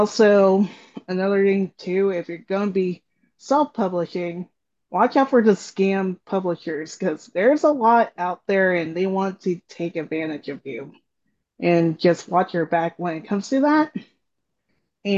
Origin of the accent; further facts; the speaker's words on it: Boston, Massachusetts, United States; born there; moved away; also born or lived in Orlando; I was born in Boston and moved down in 1987 to Florida. So I lived in Orlando most of my life. And now I currently live in Ormond Beach because of work.